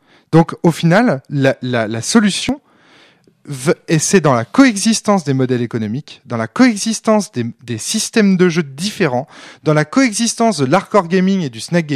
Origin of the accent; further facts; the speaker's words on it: Brittany, France; Non, mais nous, ça nous parle, bordel. On est des Bretons, merde.